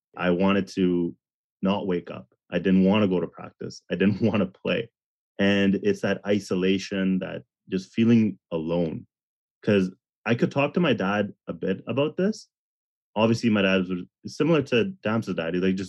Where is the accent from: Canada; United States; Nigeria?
Canada; Edmonton, Alberta; Obviously, I'm from Edmonton. I'm an Edmonton Oilers fan.